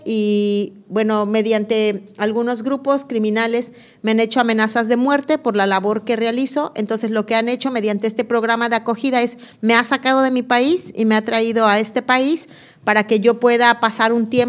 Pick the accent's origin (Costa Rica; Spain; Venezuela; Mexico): Mexico; Alpuyeca, Morelos; yo soy un árbol de Alpuyeca que tengo raíces, tengo un tronco